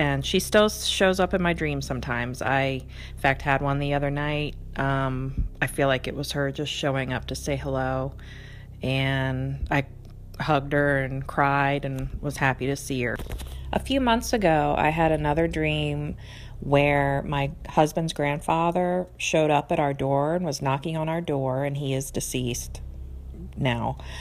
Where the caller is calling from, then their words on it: Richmond, Virginia, United States; I'm calling from Richmond, Virginia.